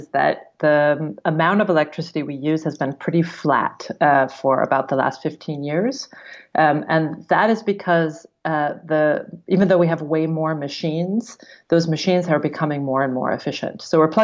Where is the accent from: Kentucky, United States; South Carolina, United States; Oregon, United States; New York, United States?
Oregon, United States; Or shooting a gun in my hometown. I'm from Oregon originally.